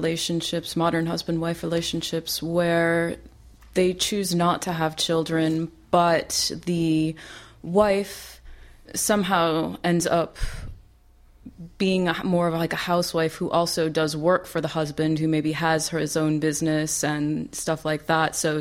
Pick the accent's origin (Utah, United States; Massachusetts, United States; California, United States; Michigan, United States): California, United States; I'm from the Bay Area as well.